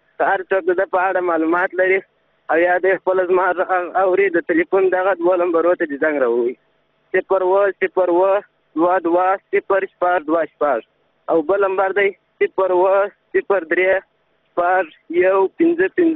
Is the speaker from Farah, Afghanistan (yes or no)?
yes; Gulistan, Farah, Afghanistan; د فراه ولایت یم، د ګلستان ولسوالۍ یم.